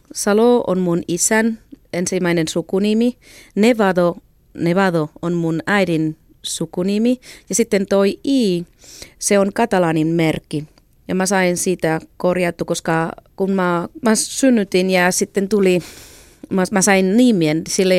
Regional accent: Catalonia, Spain; first language Catalan; Finnish is a second language; now in Finland; Mä oon kaksikielinen, mutta äidinkieli, niin kuin, jos joku kysyy, mikä sun äidinkieli on, se on katalaani.

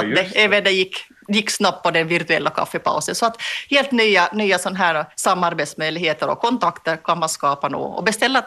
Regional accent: Molpe, Ostrobothnia, Finland; Och nu har jag då suttit här ute på landsbygden i min hemby Molpe i tre veckor.

